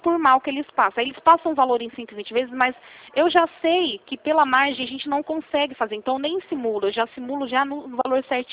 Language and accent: Portuguese; Rio Claro, São Paulo, Brazil; Sou de Rio Claro